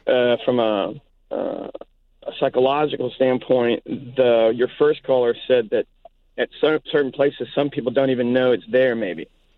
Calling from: New Orleans, Louisiana, United States; first language Cajun French; English is a second language; In my family tradition, we've been in South Louisiana for 200 years, and my first language is Cajun French. I'm calling from New Orleans. I live in New Orleans now

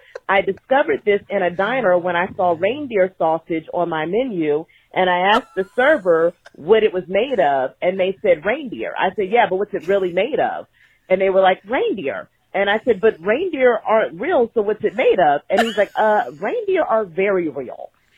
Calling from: Franklin, Tennessee, United States; I'm calling from Franklin, Tennessee.

